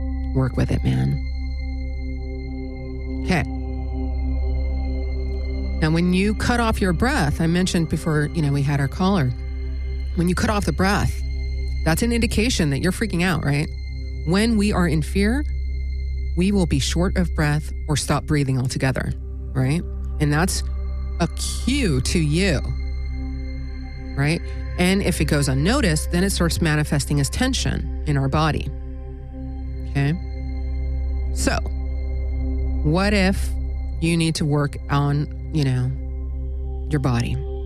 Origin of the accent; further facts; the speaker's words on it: Alaska, United States; And mind you, I grew up in Alaska. So, you know, getting people up there was like a challenge.